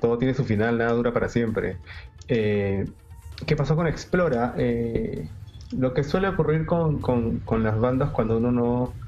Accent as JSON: {"language": "Spanish", "region": "Lima", "country": "Peru", "said": "soy de Lima, Perú."}